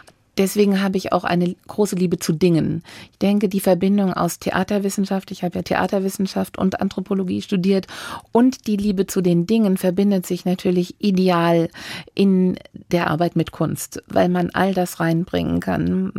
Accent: Hesse, Germany; Ich bin wirklich auf dem Land groß geworden, hier in der Nähe von Frankfurt, und habe den Wald, die Natur, die Wiesen, unseren großen Garten, der 4000 Quadratmeter hatte, immer als mein Reich empfunden.

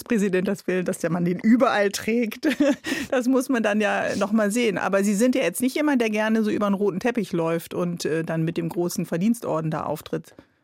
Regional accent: Northern Germany, Germany; als Norddeutsche darf ich es natürlich nicht vergessen

